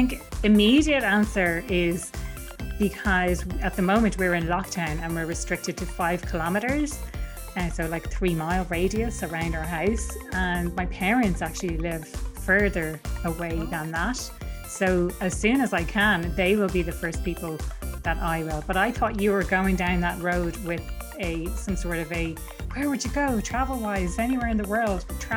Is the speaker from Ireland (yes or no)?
yes; Dublin, Leinster, Ireland; I'm from Dublin.